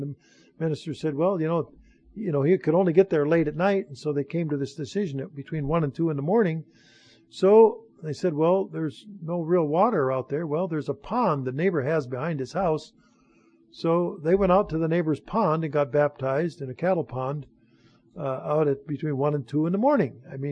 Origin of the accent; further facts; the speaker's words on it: New York, United States; You know, I was raised in the North Country and I never shivered so much as I did that day.